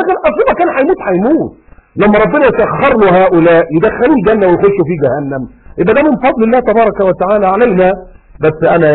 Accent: Egypt; زي كلاب امن الدوله عندنا في مصر

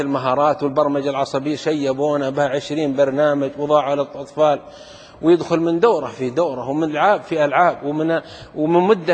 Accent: Saudi Arabia; يقولون في بلدة عندنا في السعودية كانوا ينبهون على الناس

